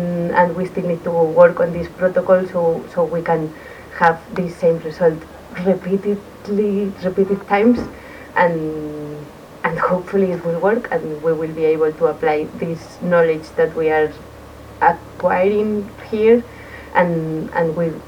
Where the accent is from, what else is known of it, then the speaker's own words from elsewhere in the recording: Spain; English is a second language; now in Pretoria, South Africa; I am a veterinarian from Spain who is currently doing her PhD at the University of Pretoria